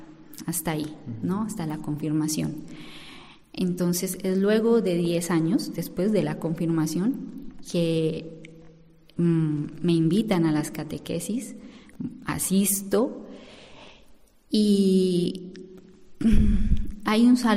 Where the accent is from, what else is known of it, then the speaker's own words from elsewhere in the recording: Popayán, Cauca, Colombia; now in Spain; Sí, soy de Colombia, de Popayán, concretamente.